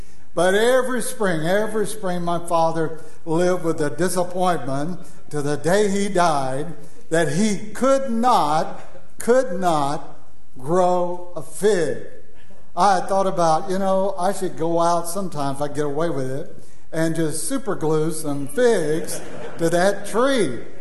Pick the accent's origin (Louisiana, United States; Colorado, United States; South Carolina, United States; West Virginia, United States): Louisiana, United States; When I was growing up in Louisiana, I remember my father trying to grow three things, plant-wise.